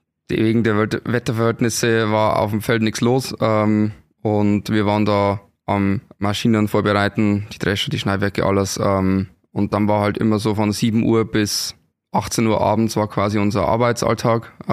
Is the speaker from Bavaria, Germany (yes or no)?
yes; Schloppach, Bavaria, Germany; Also ich bin quasi aus Schloppach, nähe Waldsassen.